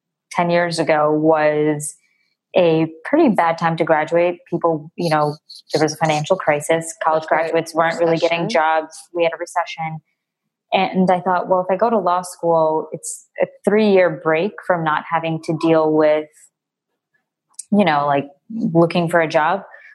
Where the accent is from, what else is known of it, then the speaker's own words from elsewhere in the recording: Queens, New York, United States; I grew up in New York, in Queens, and I went to a middle school